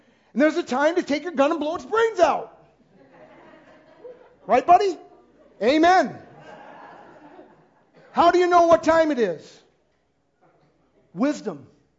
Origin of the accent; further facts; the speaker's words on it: Midwest, United States; I went to Florida seminary. I came from the Midwest.